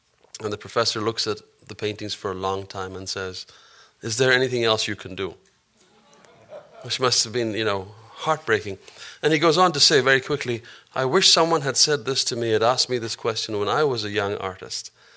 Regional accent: Ethiopia; I grew up in Africa. I grew up in Ethiopia.

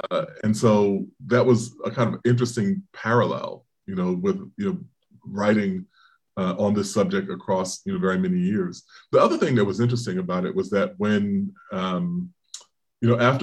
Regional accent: Charleston, South Carolina, United States; And I said, oh, it's interesting. That's where I'm coming from. I should back up and tell you something. One of the last things that was said to me before I left South Carolina

